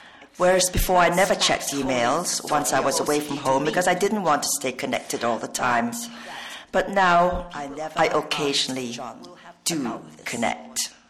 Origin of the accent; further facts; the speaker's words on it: Singapore; I'm from Singapore, and I much prefer fans.